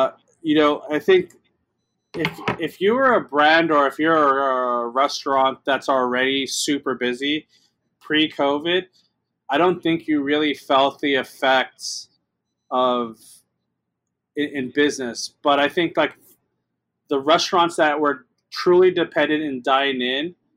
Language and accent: English; Los Angeles, California, United States; Maybe it's because I grew up in East LA and, you know, we were always handed a bag of lemons and we always had to make lemonade.